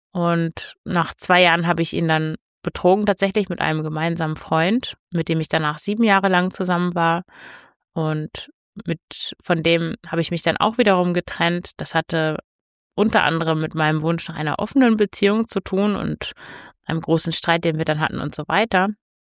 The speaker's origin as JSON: {"language": "German", "region": "Lower Saxony", "country": "Germany", "said": "ich komme ja aus dem Emsland, da war nicht viel los."}